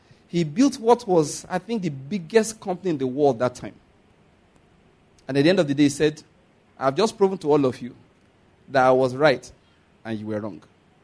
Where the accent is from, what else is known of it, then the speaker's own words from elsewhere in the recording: Ondo, Nigeria; And I'm from Ondo State, naturally speaking.